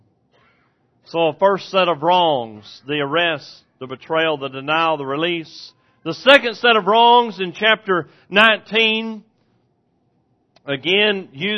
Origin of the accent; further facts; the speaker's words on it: Texas, United States; but I was raised in East Texas and it's kind of like Southeast Arkansas. We just want to shake hands, okay?